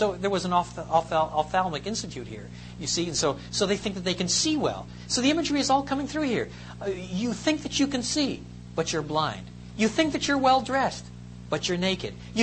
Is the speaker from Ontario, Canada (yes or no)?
no; Quebec, Canada; Well, when I grew up in Quebec, I lived on the St. Francis River, and we used to say that it was the foulest river.